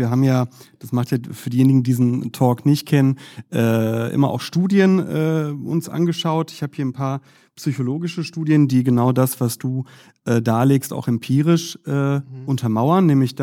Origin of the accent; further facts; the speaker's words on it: Herne, North Rhine-Westphalia, Germany; Ich komme ja aus Herne. Und Herne ist im Ruhrgebiet.